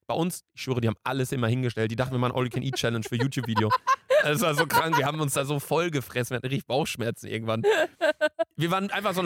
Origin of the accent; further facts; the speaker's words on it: Bielefeld, North Rhine-Westphalia, Germany; aber wir kommen halt auch aus Bielefeld, so, ne, muss man halt auch sagen.